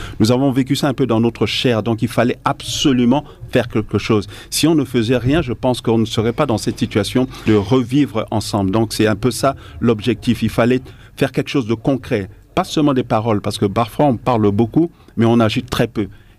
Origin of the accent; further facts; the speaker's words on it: Central African Republic; en tant que centrafricain